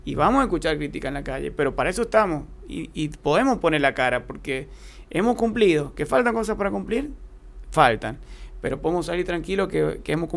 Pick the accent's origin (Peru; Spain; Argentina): Argentina; San Juan; hacia afuera somos todos sanjuaninos y sanjuaninas que queremos lo mejor para esta provincia.